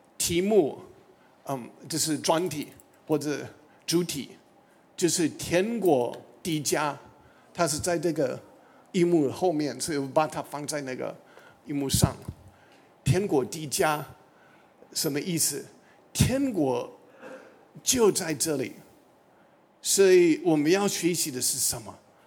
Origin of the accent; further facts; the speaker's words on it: United States; now in Taiwan; 我们美国人觉得华人蛮有智慧